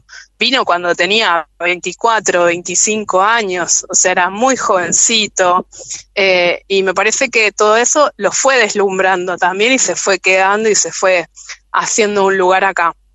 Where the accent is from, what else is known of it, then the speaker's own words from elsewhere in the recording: Rosario, Santa Fe, Argentina; Quería ir a Rosario, quería recorrer, yo soy rosarina